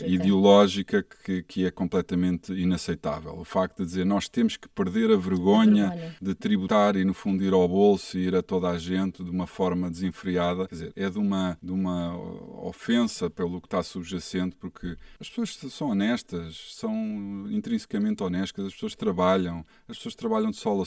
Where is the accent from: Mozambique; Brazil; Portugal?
Portugal; que mais me choca enquanto português